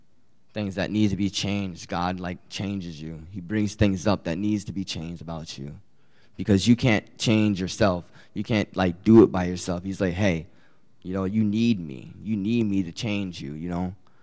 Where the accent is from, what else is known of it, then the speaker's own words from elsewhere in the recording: Minnesota, United States; also born or lived in Virginia; now in South Dakota, United States; I came from Minnesota, actually, so y'all know, from Minnesota to Virginia, from Virginia to South Dakota.